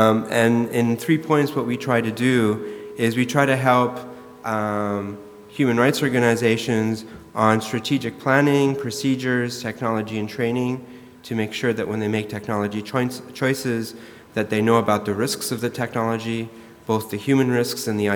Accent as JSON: {"language": "English", "town": "Toronto", "region": "Ontario", "country": "Canada", "said": "I'm from Toronto, Canada, and I'm a dual Canadian Spanish citizen."}